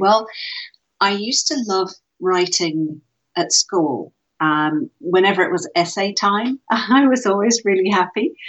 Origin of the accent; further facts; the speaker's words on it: Switzerland; I grew up in Switzerland, and we'd drive to England for Christmas holidays and stuff.